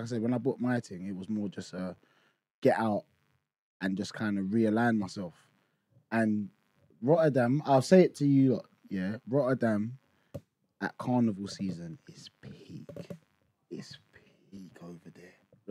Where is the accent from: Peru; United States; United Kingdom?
United Kingdom; London; And we was like, oh, we're from London.